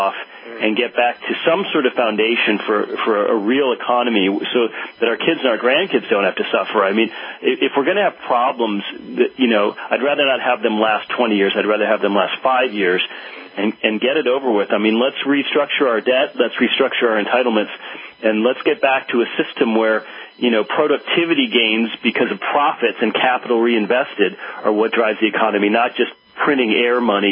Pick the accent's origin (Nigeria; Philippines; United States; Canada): United States; it's really embarrassing to me as an American, because I love this country very much.